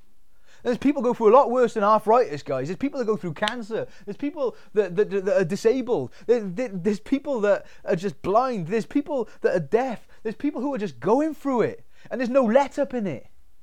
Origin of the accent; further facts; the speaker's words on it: Wales, United Kingdom; Just because I want people to know that I'm Welsh.